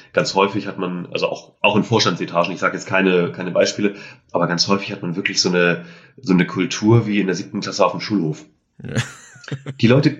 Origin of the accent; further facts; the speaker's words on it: Itzehoe, Schleswig-Holstein, Germany; ich komme ursprünglich aus Itzehoe, Kreis Steinburg in Schleswig-Holstein.